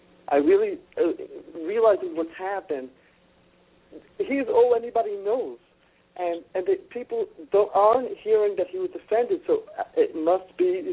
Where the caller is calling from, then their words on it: Lakewood, New Jersey, United States; I'm calling from Lakewood, from the Peach organization.